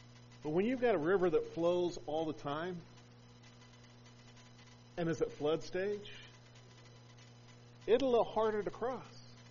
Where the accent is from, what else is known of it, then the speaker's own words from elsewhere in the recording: Albuquerque, New Mexico, United States; But I grew up in Albuquerque where the Rio Grande flows.